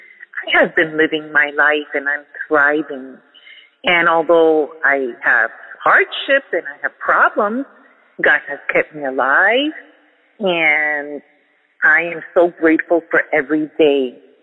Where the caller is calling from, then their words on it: New Jersey, United States; I'm calling you from New Jersey.